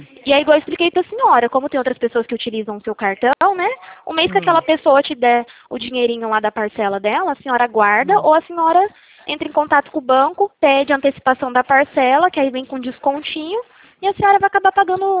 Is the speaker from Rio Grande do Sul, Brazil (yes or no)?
no; Martinópolis, São Paulo, Brazil; Eu sou de Martinópolis, eu trabalho em Presidente Prudente.